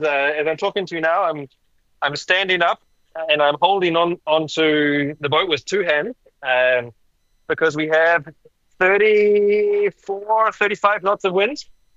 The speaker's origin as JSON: {"language": "English", "country": "New Zealand", "tie": "born or raised there", "said": "When I was growing up in New Zealand"}